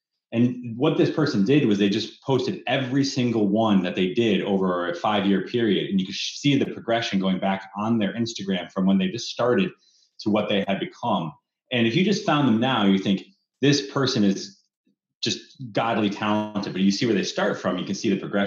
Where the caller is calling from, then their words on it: Bellevue, Washington, United States; Bellevue, Washington.